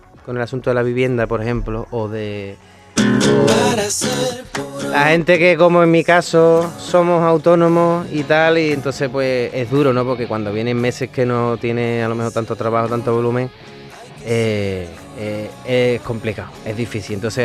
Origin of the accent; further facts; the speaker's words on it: Huelva, Andalusia, Spain; Pues yo soy de Huelva y evidentemente era un sitio de mucho claro. tránsito.